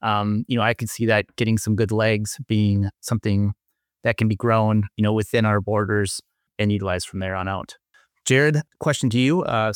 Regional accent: Minnesota, United States; I remember, I mean, that's as a Minnesotan, right? That's a staple of our public education as kids, and we go to a lot of different field trips

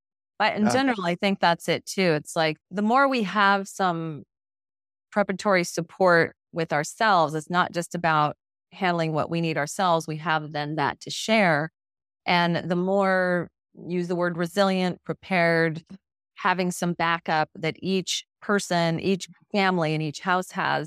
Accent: Flagstaff, Arizona, United States; one of my favorite trees growing up in Arizona, Flagstaff up there. I remember those aspen trees, loved them.

